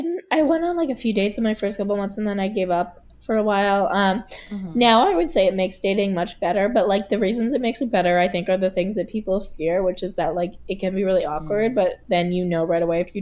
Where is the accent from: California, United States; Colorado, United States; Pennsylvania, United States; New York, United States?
New York, United States; New York City; I grew up in New York City and I don't know.